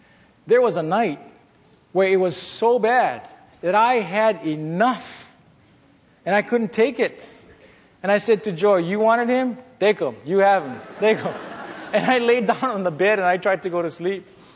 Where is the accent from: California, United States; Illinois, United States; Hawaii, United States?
Hawaii, United States; Akeem, I came here from Hawaii as a stranger to you. I now leave as your brother.